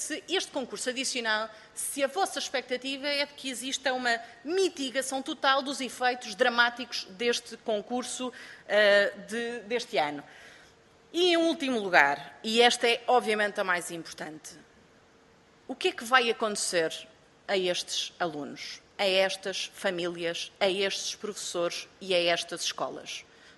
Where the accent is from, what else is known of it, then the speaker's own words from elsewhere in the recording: Leiria, Portugal; eu sou do Distrito de Leiria